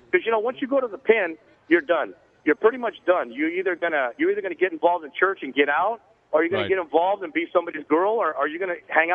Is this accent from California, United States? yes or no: yes; West Covina, California, United States; Actually, I grew up in West Covina in the gangs, went to prison, did all